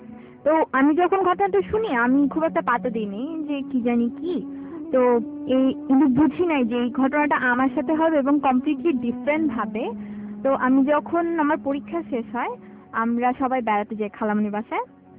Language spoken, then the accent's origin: Bangla; Mirpur, Dhaka Division, Bangladesh; আমি শারপাড়া থেকে আসছি, মিরপুর শারপাড়া।